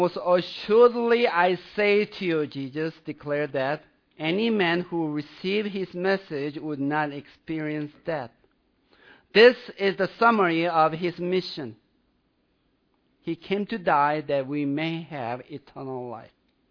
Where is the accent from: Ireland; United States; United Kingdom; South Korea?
South Korea; English is a second language; I'm from South Korea.